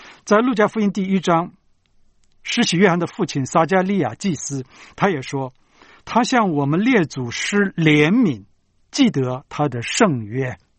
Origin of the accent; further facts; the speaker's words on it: China; 因为你跟我不是犹太人呢，咱们是中国人呢